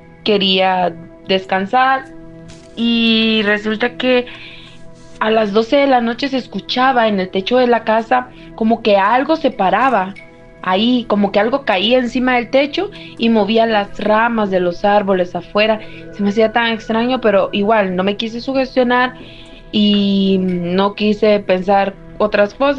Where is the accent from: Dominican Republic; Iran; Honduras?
Honduras; Francisco Morazán; yo soy originaria de Honduras, de la ciudad capital